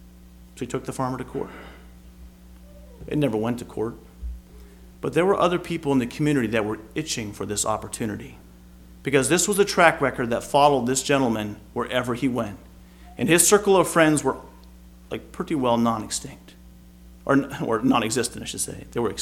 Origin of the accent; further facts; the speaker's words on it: Indiana, United States; I grew up in Indiana.